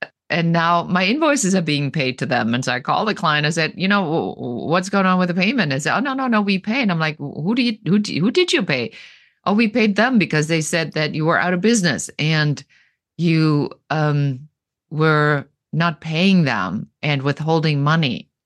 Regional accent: Germany; English is a second language; I come originally from Germany, so you probably hear still a little bit of an accent.

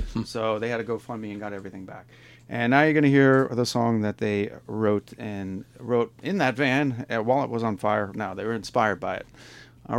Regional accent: Long Island, New York, United States; I grew up in Long Island around beaches.

